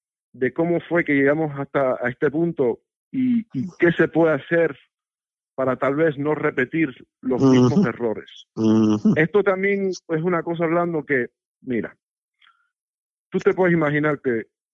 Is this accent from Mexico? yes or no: no; Cuba; como cubano, como hijo de cubanos